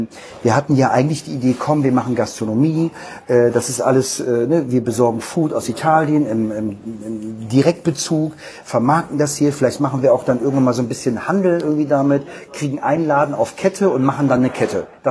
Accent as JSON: {"language": "German", "town": "Hanover", "region": "Lower Saxony", "country": "Germany", "tie": "born there", "lives_now": "Cologne, Germany", "said": "Also, dass ich in Hannover geboren bin, ist, glaube ich, eher uninteressant und sollte man vielleicht nicht nach außen hinhängen. Aber ich liebe Hannover, ich finde das cool. Ich bin zu wenig dort. Bin zum Studium nach Köln gekommen"}